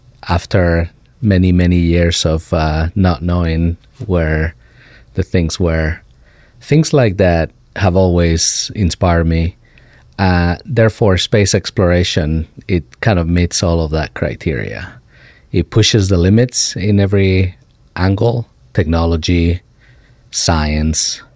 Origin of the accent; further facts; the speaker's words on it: Spain; I grew up in Spain, you know, very distant